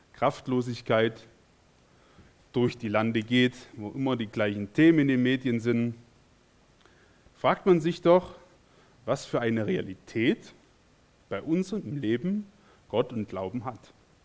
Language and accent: German; Saxony, Germany; hatte das große Glück, in einer christlichen Familie aufzuwachsen, in den 90er Jahren auch in Sachsen.